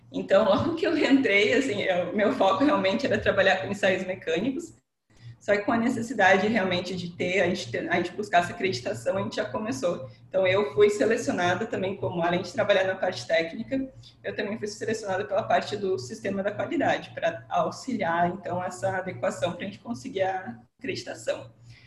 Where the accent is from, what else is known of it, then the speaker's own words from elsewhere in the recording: South Region, Brazil; now in Rio de Janeiro, Brazil; Já faz um aninho aqui que eu tô aqui no Rio, tô gostando, mas sinto falta do meu sul também.